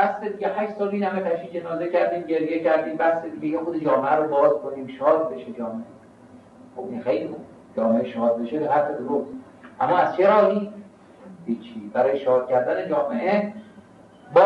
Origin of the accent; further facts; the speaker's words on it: Tehran, Tehran Province, Iran; من خب تو این شهر متولد شدم، قدیب رو یادمه تو تهران